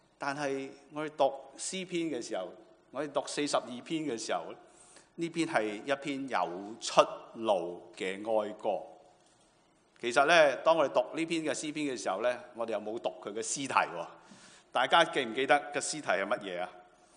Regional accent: Hong Kong; 如果你好似我係香港嚟嘅咧，你都會面對好似即係香港係一個困局裏邊啊

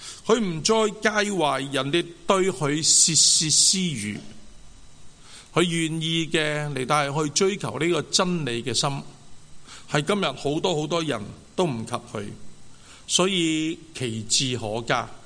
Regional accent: Hong Kong; 但我发觉原来我们香港人有钱的时候呢，原来反而不开心

